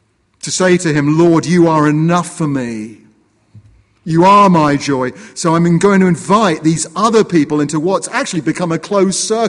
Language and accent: English; United Kingdom; But of course, I couldn't admit it, being British.